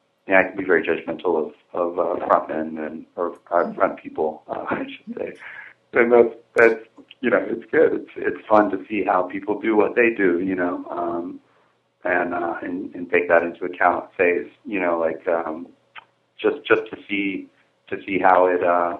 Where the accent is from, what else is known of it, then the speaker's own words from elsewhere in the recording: North Carolina, United States; we drove down to North Carolina and, went to my hometown, went to where me and Garrett grew up